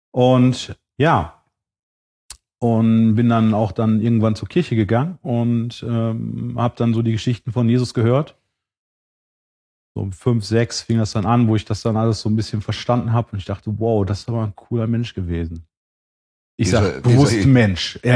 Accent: West Germany, Germany; also ich bin im Osten halt geboren

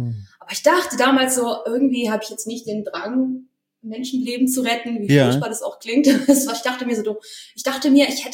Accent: Baden-Württemberg, Germany; accent: Swabian; eigentlich schwätze ich Schwäbisch. Also ich bin aus

